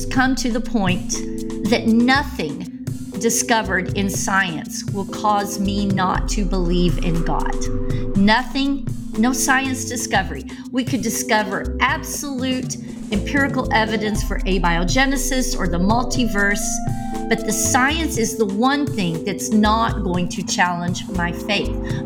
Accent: Texas, United States; Yeah, I'm a Texas girl, born and raised.

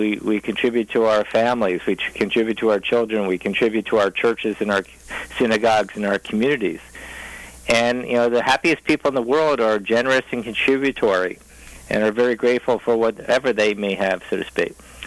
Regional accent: East Coast, United States; I'm originally from the East Coast, but now I'm in Michigan.

